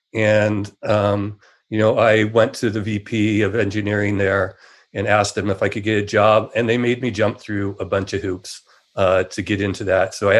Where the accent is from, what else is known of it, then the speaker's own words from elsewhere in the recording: California, United States; So I grew up in Silicon Valley, right in when the kind of the computer industry was starting to boom.